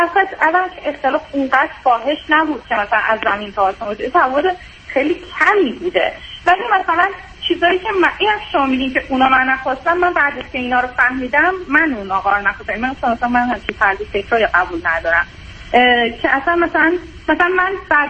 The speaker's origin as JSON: {"language": "Persian", "country": "Iran", "tie": "born or raised there", "said": "خودم تو ایران بزرگ شدم و بیشتر عمرم اونجا بودم"}